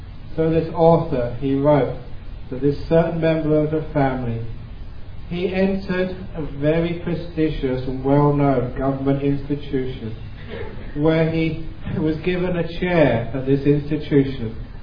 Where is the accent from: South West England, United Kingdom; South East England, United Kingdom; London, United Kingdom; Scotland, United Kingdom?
London, United Kingdom; Because growing up in London, there was always some light from somewhere.